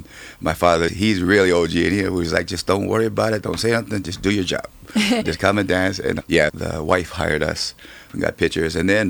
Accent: Samoa; I'm from the islands of Samoa.

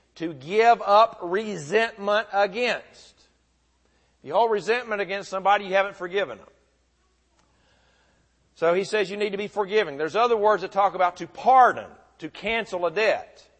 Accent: Murfreesboro, Tennessee, United States; When I was growing up in Murfreesboro, there was a young man named Glenn.

